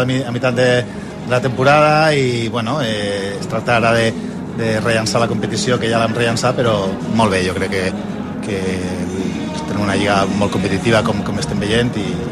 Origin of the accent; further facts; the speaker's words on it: Valencian Community, Spain; Soc valencià, però visc a Catalunya.